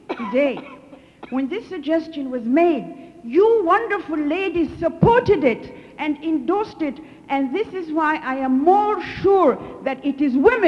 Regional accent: Cairo, Cairo Governorate, Egypt; I came from Cairo, Egypt, to attend this meeting with you.

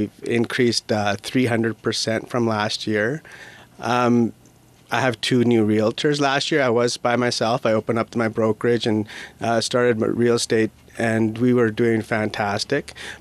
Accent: Prince George, British Columbia, Canada; I'm born and raised in Prince George

